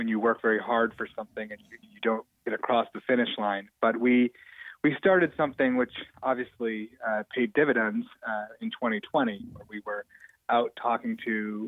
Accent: Rochester, New York, United States; being an Indian and being in the environmental settings that I had grown up in, and here in Rochester and upstate New York, I wasn't always, usually I was one or two Asian Americans or one or two Indians in the room.

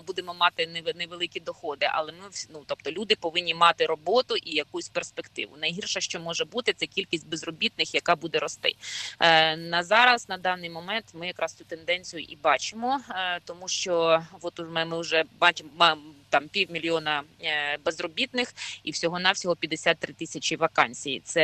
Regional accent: Kyiv, Ukraine; Я от пам'ятаю, батьки мене в дитинстві в Канів з Києва возили на ракеті.

